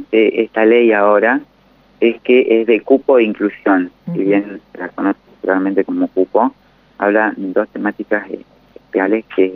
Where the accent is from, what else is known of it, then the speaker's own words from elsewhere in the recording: Mendoza, Argentina; como mendocino lo tengo que decir